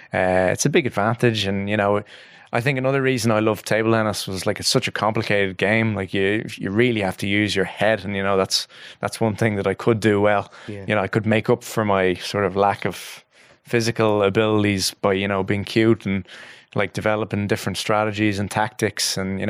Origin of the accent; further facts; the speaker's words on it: Ireland; because I was from Ireland